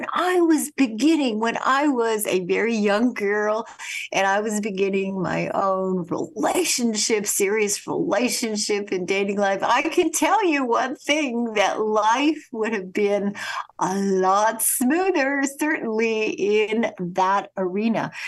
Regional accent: Winnipeg, Manitoba, Canada; when I was a little girl and even an older girl growing up in Winnipeg, Canada

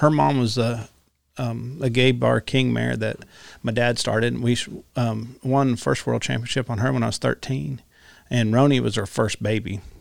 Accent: Ohio, United States; also born or lived in Indiana; I grew up in Ohio, in Indiana. So there wasn't as much roping there as there is here in Texas.

